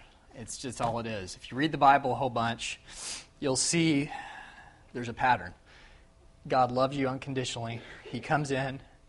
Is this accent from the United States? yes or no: yes; Mansfield, United States; I grew up in the church. I grew up in around Mansfield. And I grew up out in the country.